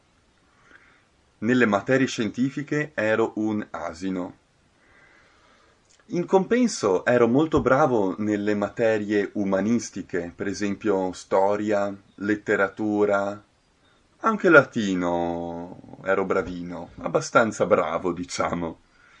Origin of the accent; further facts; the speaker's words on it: Trento, Trentino-Alto Adige, Italy; Quando andavo al liceo nella mia città natale, Trento